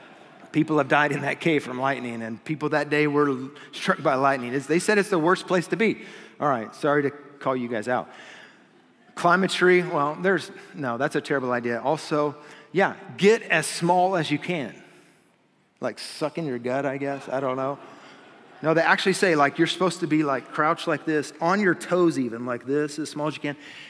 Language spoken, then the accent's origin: English; Kansas, United States; as a kid, we grew up in Kansas.